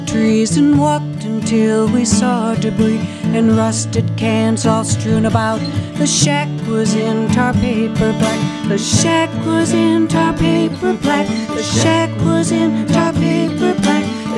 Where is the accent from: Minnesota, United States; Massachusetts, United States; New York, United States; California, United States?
Minnesota, United States; Minneapolis; now in -; I just happened to live out in the boonies, and I was born and raised in Minneapolis, so it was quite a switch